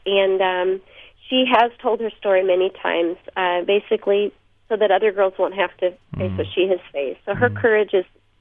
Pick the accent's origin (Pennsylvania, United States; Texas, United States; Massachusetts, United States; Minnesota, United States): Minnesota, United States; Minneapolis; I said, we are from Minneapolis.